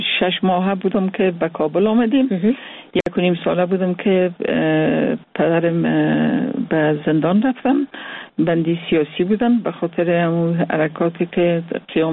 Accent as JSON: {"language": "Persian", "town": "Mazar-i-Sharif", "region": "Balkh", "country": "Afghanistan", "tie": "born there", "said": "مزار شریف چون زادگاه من از زادگاه شخصی خود من"}